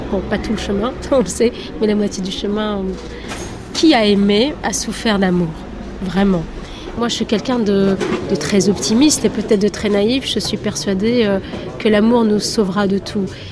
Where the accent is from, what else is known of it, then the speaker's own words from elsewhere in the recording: Algeria; est-ce que c'est mon enfance en Algérie?